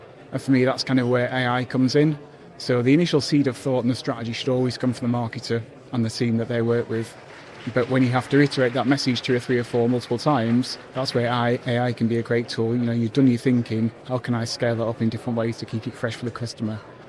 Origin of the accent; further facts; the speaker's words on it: Yorkshire and the Humber, United Kingdom; moved away as an adult; now in Manchester, United Kingdom; I came to Manchester from Yorkshire in 1999 to get a marketing degree.